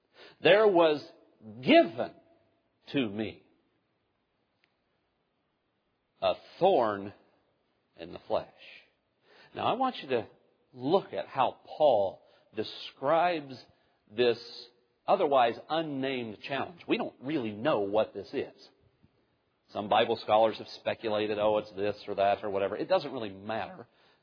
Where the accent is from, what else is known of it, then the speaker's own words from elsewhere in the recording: Ohio, United States; now in Virginia, United States; My wife and I grew up in southeast Ohio. We came to Virginia in 2006.